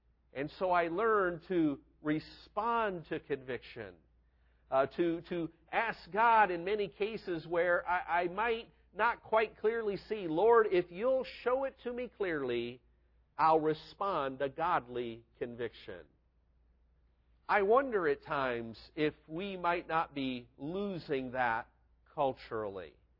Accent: United States; And I found that as an American, I took with me a perspective of how time should work

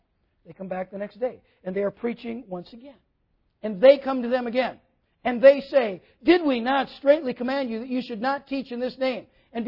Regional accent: United States; Okay, I'm an American. And I am just intensely grateful that I live here and not in Afghanistan or Pakistan or wherever it might be.

